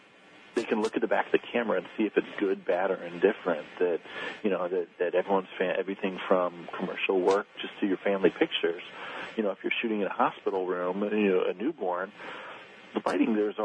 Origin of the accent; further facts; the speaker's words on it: Brookfield, Illinois, United States; we've done it in my here in my hometown of Brookfield